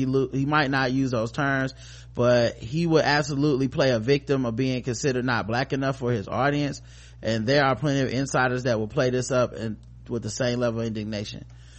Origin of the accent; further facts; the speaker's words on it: Arkansas, United States; I'm 27 years old. I grew up in Arkansas, and my parents sacrificed a lot to put me and my siblings in private, mostly white Christian school.